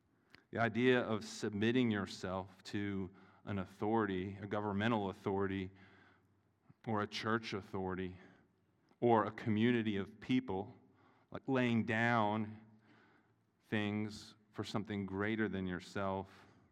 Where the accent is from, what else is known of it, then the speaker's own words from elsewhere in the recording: the South, United States; I'm from the South, so I like this.